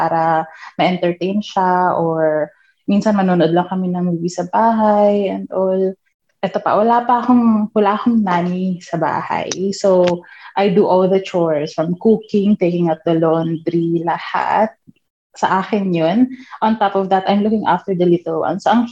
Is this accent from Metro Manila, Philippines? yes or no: no; Legazpi, Bicol Region, Philippines; I'm originally from Bicol region, from Legazpi City. I've been a nurse for 12 years na, since 2009.